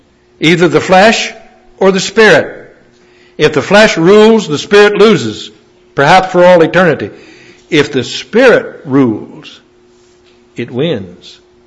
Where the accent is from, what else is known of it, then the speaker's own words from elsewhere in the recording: Chester, West Virginia, United States; a man up in my hometown in Chester, West Virginia.